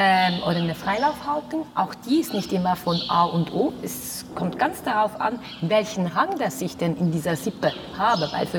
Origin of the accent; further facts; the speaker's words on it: Switzerland; Also das ist auch bei uns in der Schweiz.